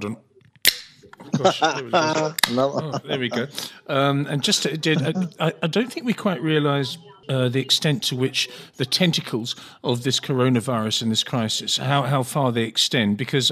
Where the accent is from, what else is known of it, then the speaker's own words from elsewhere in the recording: Rotterdam, South Holland, Netherlands; from Rotterdam, working from home